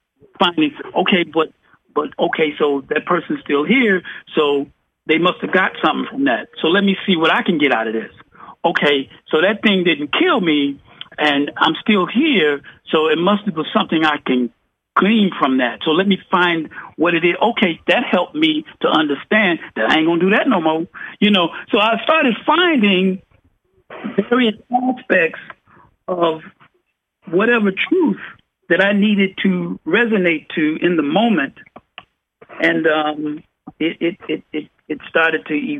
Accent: Chicago, Illinois, United States; So, you know, growing up in the ghettos, growing up in the projects, growing up in Southside Chicago, all of this kind of stuff, that there's a certain type of energy, right?

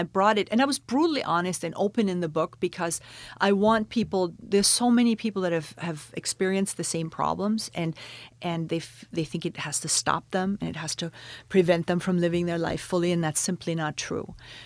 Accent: Bavaria, Germany; English is a second language; Well, I'm from Bavaria.

